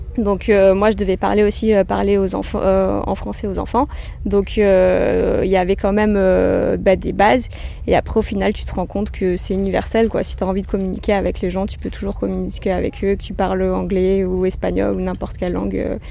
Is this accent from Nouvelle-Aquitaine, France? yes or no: no; Montpellier, Occitanie, France; moved away as an adult; je suis de Montpellier à la base, mais c'est vrai que voilà, je me voyais pas rester à Montpellier. Et après donc mon diplôme, après mon bac, j'ai décidé de partir aux États-Unis.